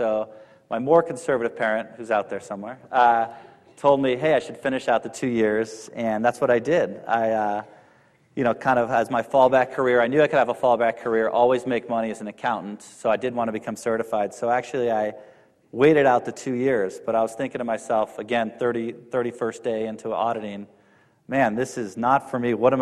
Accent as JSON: {"language": "English", "town": "Calabasas", "region": "California", "country": "United States", "tie": "born or raised there", "said": "I grew up in Calabasas, where I went to high school, and did end up coming here at UCSB after that for education."}